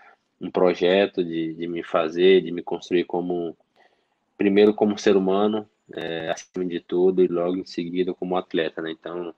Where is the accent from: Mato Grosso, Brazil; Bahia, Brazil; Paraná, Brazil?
Bahia, Brazil; Santa Rita de Cássia; also born or lived in Brasília; Eu só nasci em Brasília, mas com uma semana de vida eu fui para Bahia, Santa Rita de Castro. Então eu costumo dizer que eu não sou brasiliense, eu sou santarritense.